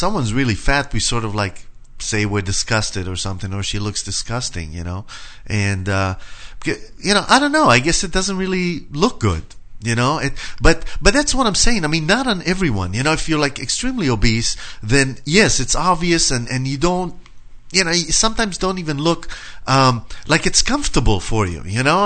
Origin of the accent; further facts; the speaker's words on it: Israel; I'm originally from Israel and stuff.